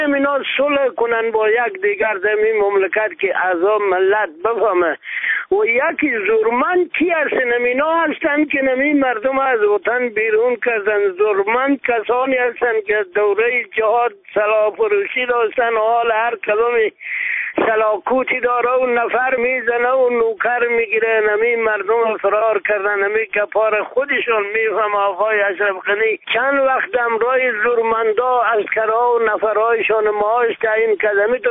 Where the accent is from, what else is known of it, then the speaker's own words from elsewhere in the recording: Afghanistan; ما مسلمان هستیم، ما افغان هستیم.